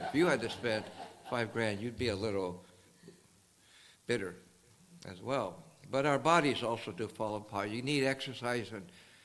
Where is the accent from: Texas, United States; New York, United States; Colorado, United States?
New York, United States; New York City; I was born in New York City, grew up to Shanghainese dad, Ning Bo to be exact